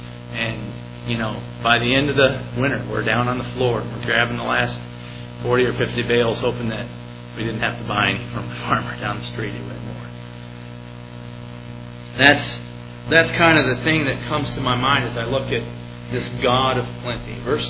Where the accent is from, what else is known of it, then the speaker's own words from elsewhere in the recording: New York, United States; I grew up in New York State, in the middle of the state, dairy farming country, and there's like nobody there.